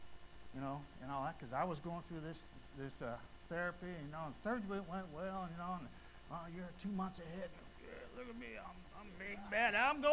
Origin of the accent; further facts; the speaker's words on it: North Carolina, United States; You know, we came from North Carolina, and we visit, you know, the churches we were a part